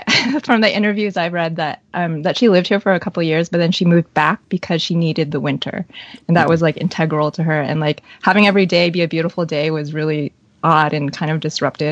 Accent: California, United States; I mean, I'm from California originally, so I like sort of like an even-tempered weather

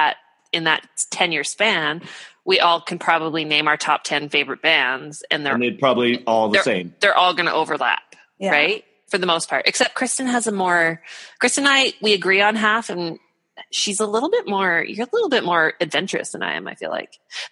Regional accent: Port Hardy, British Columbia, Canada; I'm from Port Hardy, which is on the far north end of Vancouver Island.

